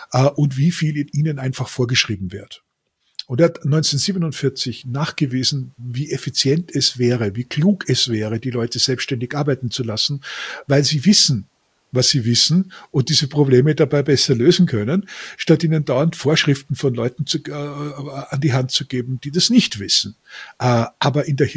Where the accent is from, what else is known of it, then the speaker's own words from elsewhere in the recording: Austria; born there; ich bin geborener Österreicher